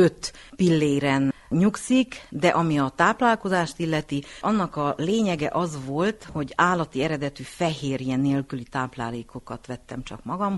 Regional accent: Partium, Romania; now in Székelyföld, Romania; Hát én nem székelyföldi vagyok, és nagyon örülök ennek a kérdésnek. Én Partiumból érkeztem ezelőtt 36 évvel Székelyföldre

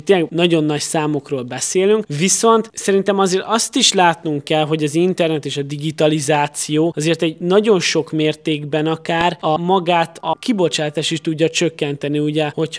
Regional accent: Târgu Mureș, Mureș County, Romania; főleg Marosvásárhelyiként ez nagyon jellemző

